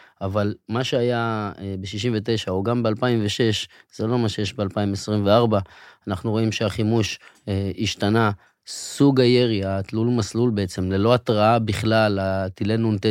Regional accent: Kiryat Shmona, Northern District, Israel; נכון, נולדתי, גדלתי, הבית של הוריי, עוד שגדלנו בו כולנו אפילו נפגע, פעמיים מפגיעת טיל

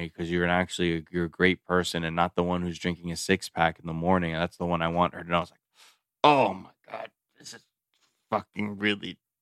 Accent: Brazil; English is a second language; I speak Portuguese. I'm from Brazil.

